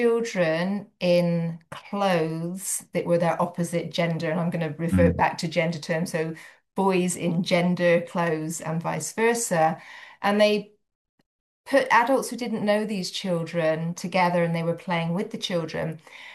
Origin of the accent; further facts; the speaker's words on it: United Kingdom; so as you can probably tell, I'm a Brit originally